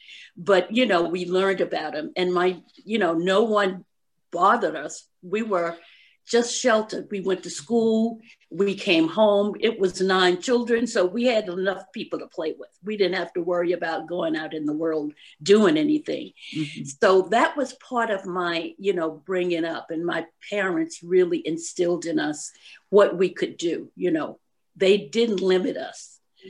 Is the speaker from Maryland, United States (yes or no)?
no; Georgia, United States; born there; moved away; also born or lived in Savannah / Long Island; I was born in Georgia, and after that, I went to school in Savannah. I left Savannah and I went to New York. I lived on Long Island.